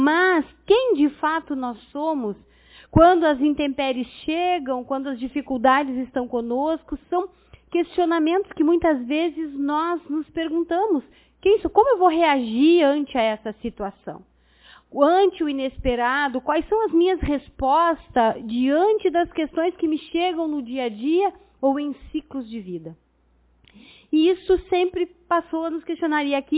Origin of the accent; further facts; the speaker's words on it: Lavras do Sul, Rio Grande do Sul, Brazil; semana passada eu estava em Lavras do Sul, minha terra natal, fazendo palestra